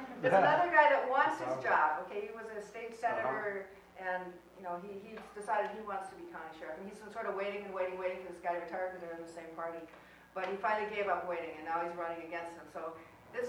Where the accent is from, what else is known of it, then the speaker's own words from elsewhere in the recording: Massachusetts, United States; I'm from Massachusetts, and in Massachusetts, people that are Republican tend to register independent